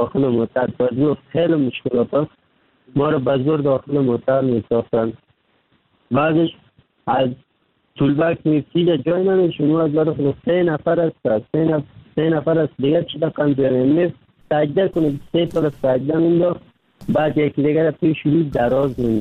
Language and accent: Persian; Kabul, Afghanistan; now in Turkey; در مدت 3 سال میشه ترکیه آمدم، از افغانستان 3 سال میشه رکن سیدنم ترکیه هستم. اما از افغانستان آمدم طرف پاکستان آوردم، رو آمدم از کابل آمدم